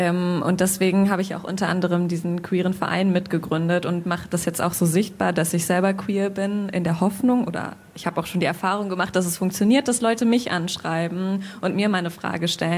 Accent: Hanover, Lower Saxony, Germany; In Hannover.

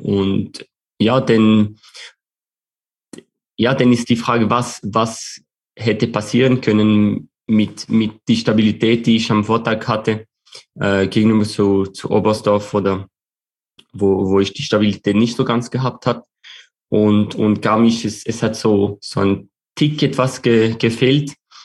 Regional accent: Switzerland; haben wir plötzlich als Schweizer mehr Aufmerksamkeit.

